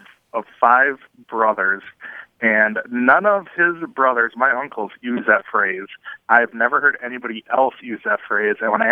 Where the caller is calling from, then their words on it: Green Bay, Wisconsin, United States; I'm calling from Green Bay, Wisconsin.